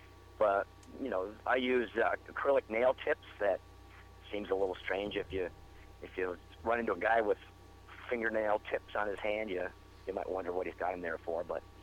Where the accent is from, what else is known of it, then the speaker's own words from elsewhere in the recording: Marine City, Michigan, United States; Yeah, I'm born and raised in Marine City, but Port Huron is my musical center